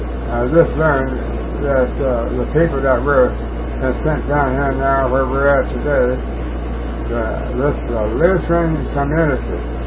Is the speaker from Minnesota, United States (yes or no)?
no; Texas, United States; born there; I was born here in Texas